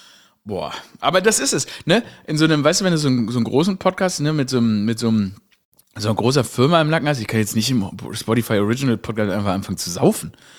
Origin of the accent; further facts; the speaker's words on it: Stuttgart, Baden-Württemberg, Germany; ich bin ja in Stuttgart aufgewachsen